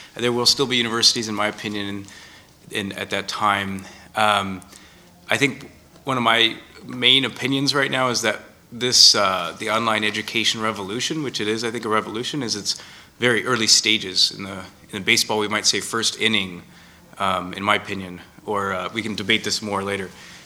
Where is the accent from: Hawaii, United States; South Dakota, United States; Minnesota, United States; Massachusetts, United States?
South Dakota, United States; I'll take my home state of South Dakota in the U.S.